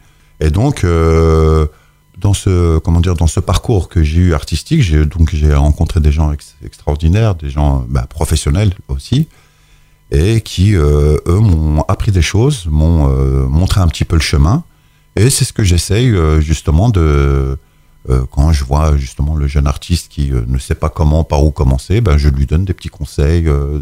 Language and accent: French; Mantes-la-Jolie, Île-de-France, France; Moi, je suis né à Mantes et je vis encore à Mantes